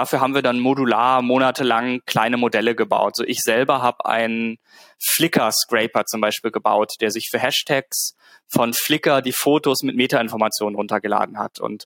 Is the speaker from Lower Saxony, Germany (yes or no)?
yes; Lüneburg, Lower Saxony, Germany; so einem kleinen Lokalportal rund um meine Heimatstadt Lüneburg